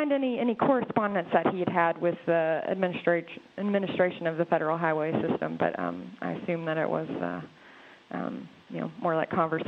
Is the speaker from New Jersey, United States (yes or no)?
no; Little Rock, Arkansas, United States; we moved to West Little Rock in 1989, so I grew up out there in St. Charles.